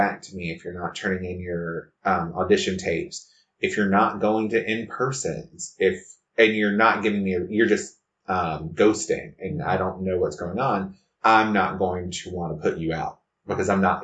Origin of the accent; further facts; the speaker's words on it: New York, United States; I call it pushing because I come from New York.